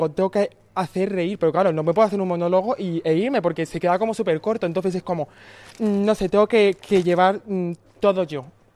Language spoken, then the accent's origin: Spanish; Leganés, Community of Madrid, Spain; yo que soy de Leganés, en Madrid